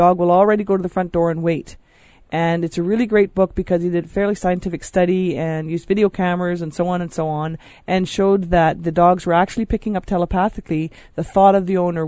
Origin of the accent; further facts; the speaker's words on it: British Columbia, Canada; Because I'm traveling all over the world and I'm from British Columbia